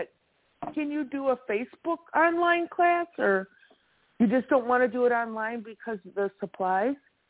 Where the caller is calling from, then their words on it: Wisconsin, United States; I'm calling from Wisconsin.